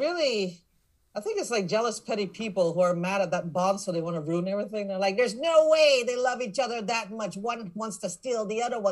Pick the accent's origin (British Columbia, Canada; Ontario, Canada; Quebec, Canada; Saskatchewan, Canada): Quebec, Canada; Montreal; I mean, I'm from Montreal, and there's a lot of weird.